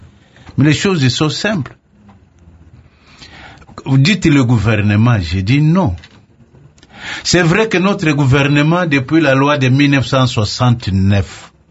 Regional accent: Lomé, Maritime, Togo; moi je viens de la région de Lomé, là, le cœur de ce pays.

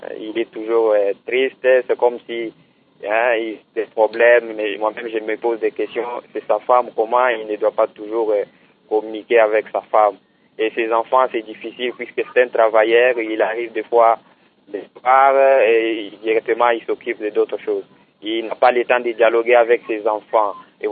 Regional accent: Kasaï, DR Congo; ici, chez nous au Kassai, nous avons la culture de voir un peu quelqu'un à côté des femmes.

